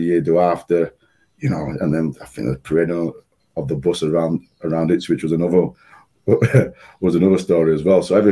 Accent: Yorkshire and the Humber, United Kingdom; being a Yorkshire lad

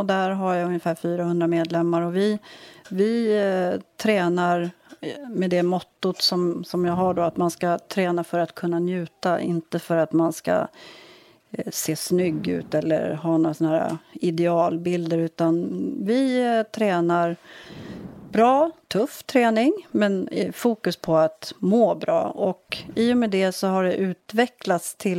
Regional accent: Stockholm, Stockholm County, Sweden; now in Höglint, Sweden; Nej, jag är från Stockholm, ja. Hässelby.

